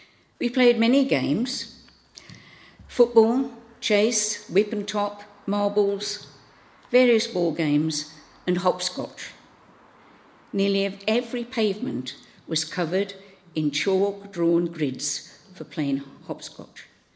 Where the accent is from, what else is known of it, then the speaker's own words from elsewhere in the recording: Birmingham, West Midlands, United Kingdom; moved away; some of you are aware that I come from Birmingham. You don't get many Birmingham people down here. In the years since 1963, since I moved down here